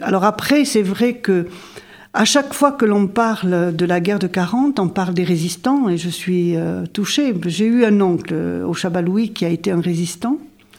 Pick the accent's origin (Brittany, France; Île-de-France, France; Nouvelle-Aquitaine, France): Nouvelle-Aquitaine, France; Saint-Jean-de-Luz; nous étions élevés, je suis née à Saint-Jean-de-Luz.